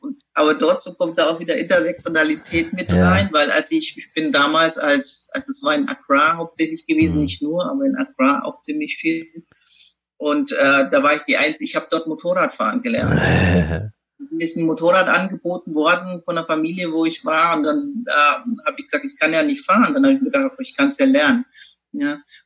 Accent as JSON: {"language": "German", "country": "Germany", "tie": "born or raised there", "said": "ich bin einfach aufgewachsen hier in Deutschland."}